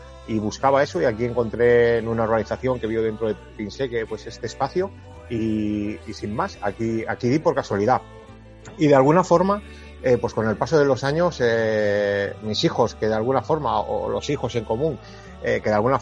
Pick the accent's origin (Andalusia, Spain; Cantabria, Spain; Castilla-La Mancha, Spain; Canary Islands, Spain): Cantabria, Spain; Oreña; yo me vine muy jovencito, yo soy de Alfo de Lloredo, de Oreña, y me vine muy jovencito pues por amor, ¿no?